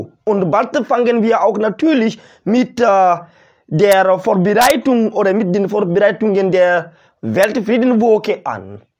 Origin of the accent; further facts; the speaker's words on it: Mali; Bei uns in Mali, ja, es geht besser.